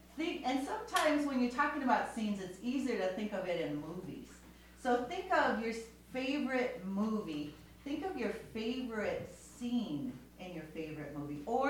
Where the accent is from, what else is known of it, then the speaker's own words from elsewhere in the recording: Seattle, Washington, United States; Yeah, we're from Seattle. We're from Seattle, you do everything in the rain.